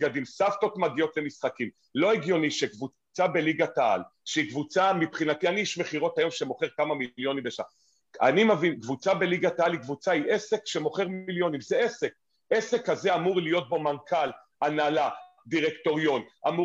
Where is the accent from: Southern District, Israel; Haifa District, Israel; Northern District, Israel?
Haifa District, Israel; Haifa; לא, אנחנו לא קרייתים, גדלנו באדר. לחיות באדר בשנות ה-70 הראשונות